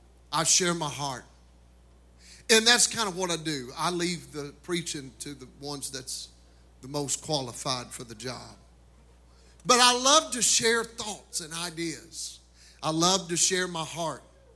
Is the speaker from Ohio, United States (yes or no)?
no; Rosine, Kentucky, United States; where bluegrass music was born and founded, in Rosine, Kentucky … So that's where I get my good accent from, you guys.